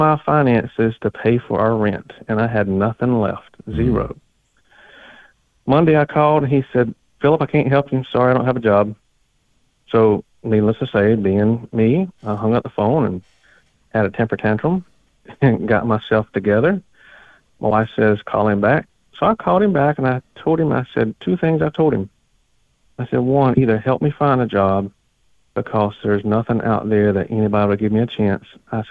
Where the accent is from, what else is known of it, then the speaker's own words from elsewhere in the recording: Concord, North Carolina, United States; So I was born in Concord, and I live in Concord now, and I work in Charlotte.